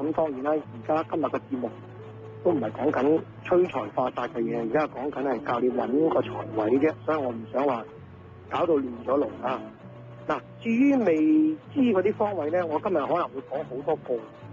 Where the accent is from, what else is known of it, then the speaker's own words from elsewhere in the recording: China; now in United States; 你知啲我哋講嘅，我哋中國人就比較勤力啲啦